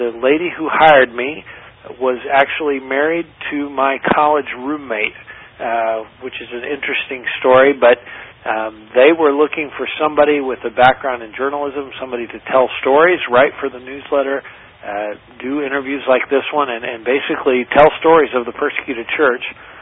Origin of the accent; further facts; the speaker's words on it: Papua New Guinea; I grew up in a missionary family, did part of my growing up in Papua New Guinea